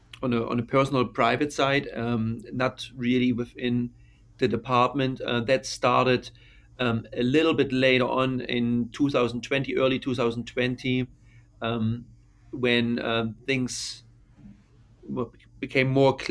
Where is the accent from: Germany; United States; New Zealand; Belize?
Germany; English is a second language; So I'm originally from Germany, so I still follow a lot of news sites and a lot of media from Germany.